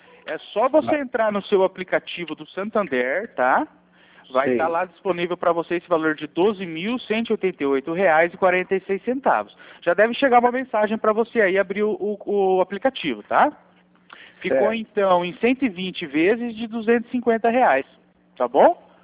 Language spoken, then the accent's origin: Portuguese; Londrina, Paraná, Brazil; Eu sou aqui de Londrina, tá?